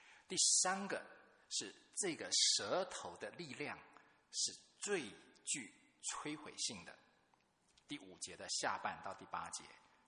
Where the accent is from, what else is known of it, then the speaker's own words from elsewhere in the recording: China; 我们中国人就已经有智慧了，言多必失啊。